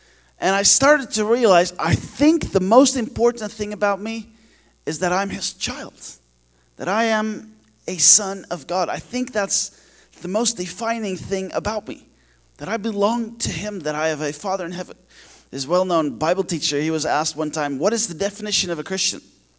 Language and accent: English; Netherlands; English is a second language; moved away as an adult; also born or lived in Turkey; now in Kenya; And so we're from the Netherlands, but I was born in Turkey, in the Middle East, because my parents were missionaries there. But then I grew up in the Netherlands, where I met my wife, and she was born in the Netherlands.